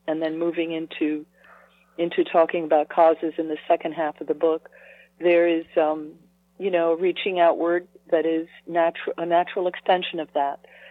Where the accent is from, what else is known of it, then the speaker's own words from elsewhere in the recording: Peru; English is a second language; also born or lived in Colombia / Mexico; now in United States; I was born in Colombia, and I grew up in Peru and spent some time in Mexico before we got to the States.